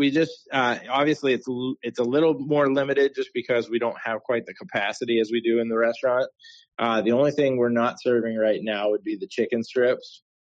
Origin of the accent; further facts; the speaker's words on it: Pennsylvania, United States; And we absolutely fell in love with the area because we're originally from Western Pennsylvania.